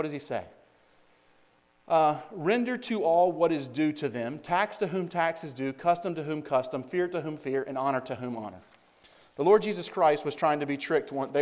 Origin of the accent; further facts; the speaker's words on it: the South, United States; I know that's not proper English, but I'm from the South.